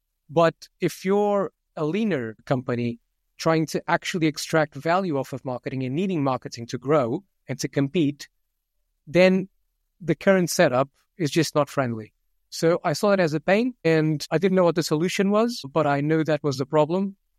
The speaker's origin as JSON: {"language": "English", "region": "Lisbon", "country": "Portugal", "tie": "born or raised there", "second_language": "English", "moved": "as an adult", "lives_now": "London, United Kingdom", "said": "We grew up in Lisbon many moons ago, but I've been in London now for the past 11 years"}